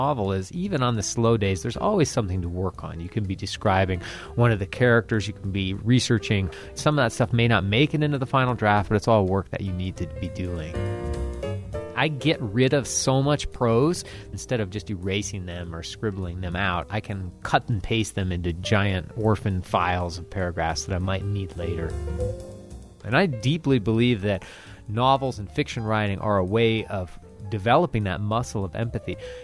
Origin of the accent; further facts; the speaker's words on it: Ohio, United States; I grew up in Ohio, and I didn't know any living authors.